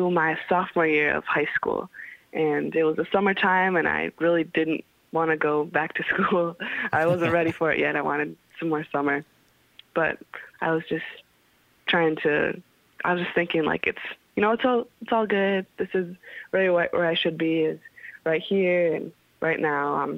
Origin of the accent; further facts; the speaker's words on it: Lansing, Michigan, United States; moved away; I grew up in Lansing, Michigan, and I went to school in Okemos. And then I went to LCC for music and got my associates and then moved out here to California, to L.A.